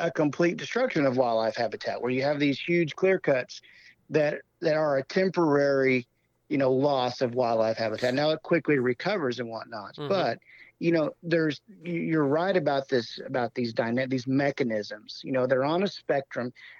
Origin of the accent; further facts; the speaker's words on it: Missouri, United States; where I grew up hunting in Southwest Missouri